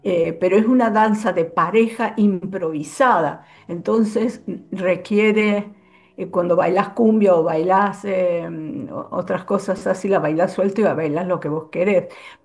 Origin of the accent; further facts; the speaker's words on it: Córdoba, Argentina; Yo en el año 85, en el 85, 86, voy a Córdoba a mi ciudad natal